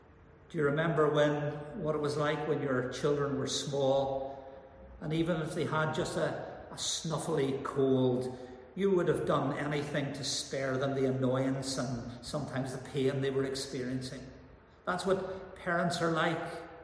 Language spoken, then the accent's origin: English; Northern Ireland, United Kingdom; I grew up in Northern Ireland and spent most of my life there with the Troubles.